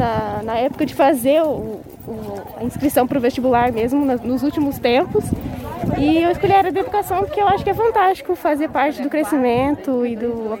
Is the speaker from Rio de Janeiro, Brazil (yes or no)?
no; Rolândia, Paraná, Brazil; Rolândia.